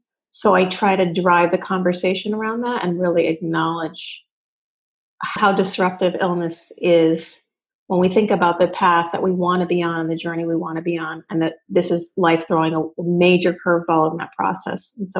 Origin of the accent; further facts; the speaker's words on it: Swampscott, Massachusetts, United States; I'm from Swampscott, Massachusetts. I am a wife and mom.